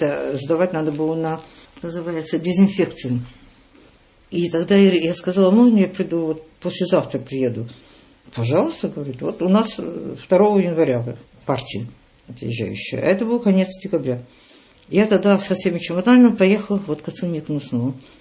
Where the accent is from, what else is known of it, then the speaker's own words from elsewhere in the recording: Paris, Île-de-France, France; И поскольку я воспитывалась в Париже